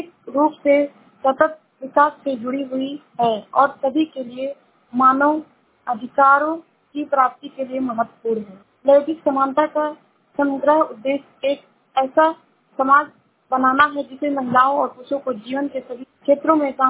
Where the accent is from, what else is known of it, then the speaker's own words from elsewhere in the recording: Shravasti, Uttar Pradesh, India; मैं जिला श्रावस्ती से हूँ।